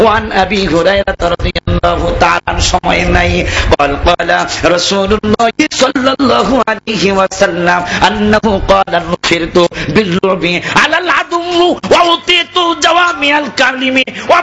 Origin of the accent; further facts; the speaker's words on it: Faridpur, Dhaka Division, Bangladesh; born there; now in Dhaka, Bangladesh; আমার জন্মস্থান কিন্তু ফরিদপুর, এখন আল্লাহ ঢাকায় একটু ব্যবস্থা করছে